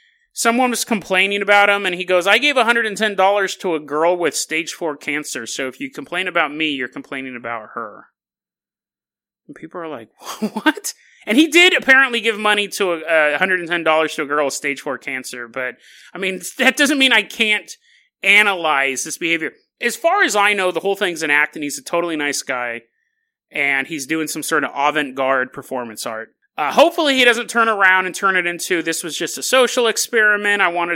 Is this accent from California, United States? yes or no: yes; California, United States; I grew up down there in Riverside County.